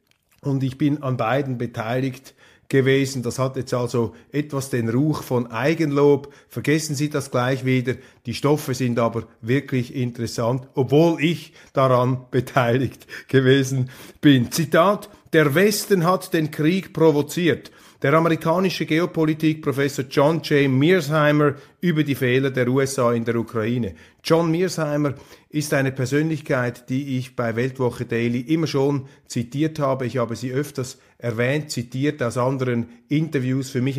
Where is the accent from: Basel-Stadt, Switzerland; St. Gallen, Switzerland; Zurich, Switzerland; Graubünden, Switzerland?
St. Gallen, Switzerland; Widnau; ich komme aus Wittnau, St. Gallen, Rheintal